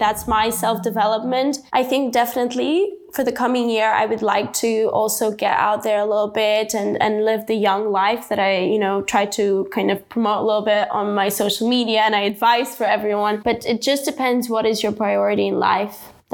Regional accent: Ukraine; As you know, I come from Ukraine, so the war really affected all of our lives, especially for me.

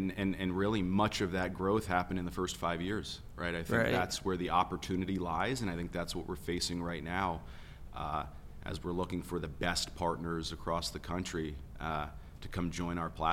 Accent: New York, United States; So originally from New York, grew up working construction

